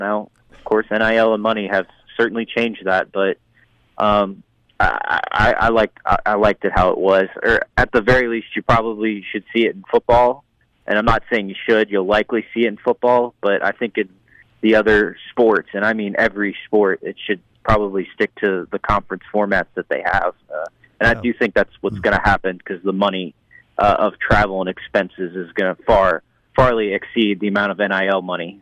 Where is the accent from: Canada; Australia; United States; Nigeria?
United States; Louisiana; also born or lived in Iowa; when I was in Iowa or even back in my home state of Louisiana